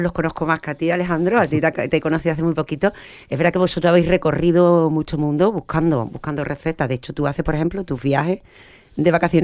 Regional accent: El Puerto de Santa María, Andalusia, Spain; que no ponga Cádiz, que soy del puerto de Santa María.

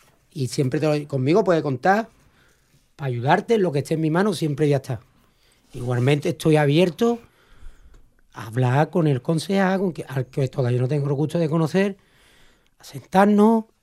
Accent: El Puerto de Santa María, Andalusia, Spain; Yo, en mi nombre artístico, llevo a mi tierra por todos lados del mundo. Yo he estado en Canadá, yo he estado en Venezuela, yo soy celu del puerto de Santa María.

